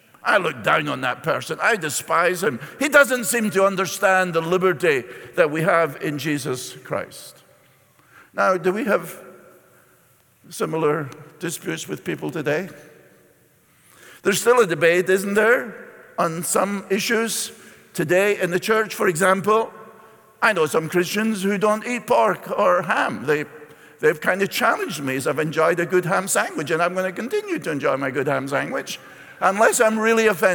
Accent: Scotland, United Kingdom; When I was a boy growing up in Scotland, children didn't play games on the Lord's Day.

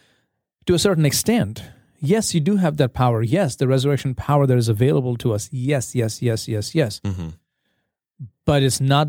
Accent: India; English is a second language; now in United States; Easter growing up in India, it was never bright colors.

